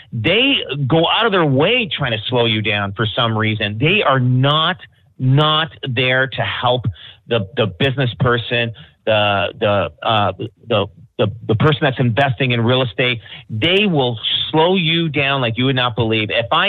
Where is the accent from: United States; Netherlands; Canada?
Canada; Like, I mean, we work hard as Canadians. And I'll tell you, as a Canadian entrepreneur, it is way harder to be successful in this country than it is in the U.S.